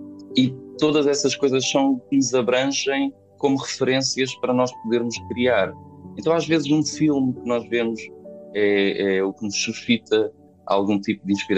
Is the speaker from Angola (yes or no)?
no; Faro, Portugal; nasci em Faro, cresci cá também, fui cá criado.